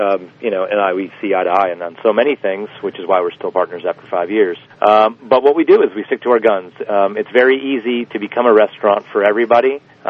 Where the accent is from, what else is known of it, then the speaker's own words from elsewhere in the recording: Massachusetts, United States; also born or lived in Atlanta; now in Charleston, United States; I'm from Massachusetts originally. I moved to the South, basically to Atlanta in 1993, and then to Charleston in 1998, where I've been for the last 10 years.